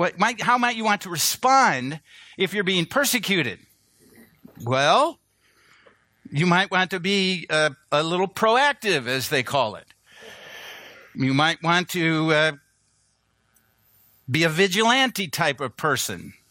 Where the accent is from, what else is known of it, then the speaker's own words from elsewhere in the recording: Chicago, Illinois, United States; I've got a friend who, because I'm from Chicago, thinks that we are all, you know, in the gangs with Al Capone or something like that.